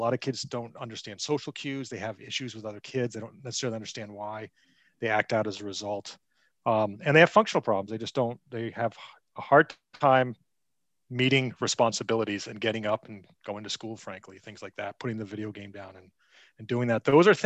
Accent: Northeast, United States; also born or lived in Portland, Maine; now in Florida, United States; I'm living in Florida now, but I'm from the Northeast. I was living in Maine.

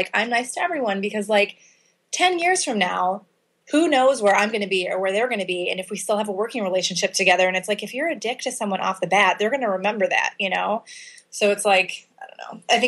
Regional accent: Midwest, United States; I mean, I'm from the Midwest. We're generally warm people, parents are really nice and cool and friendly.

